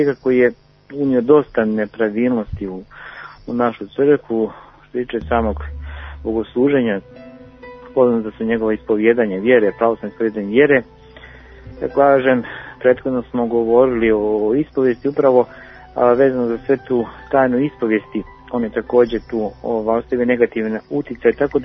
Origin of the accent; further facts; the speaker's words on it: Montenegro; poznato je da kod nas u Crnoj Gori